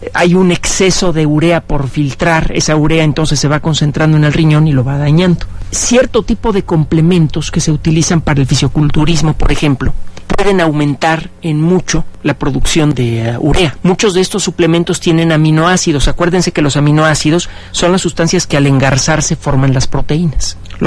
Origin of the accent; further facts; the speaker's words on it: Mexico City, Mexico; Ah, pues nacimos en el mismo lugar, papá. Y además, ¿sabes qué? Somos de los pocos que hemos nacido aquí en Chilangolandia